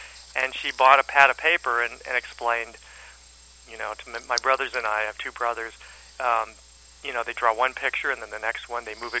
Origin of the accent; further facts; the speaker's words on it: Detroit, Michigan, United States; I was born in Detroit. I grew up in Michigan, and Detroit area.